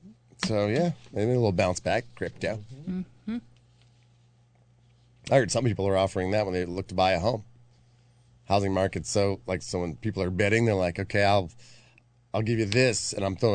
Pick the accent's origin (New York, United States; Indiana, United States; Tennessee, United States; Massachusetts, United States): Indiana, United States; Because I grew up in Indiana.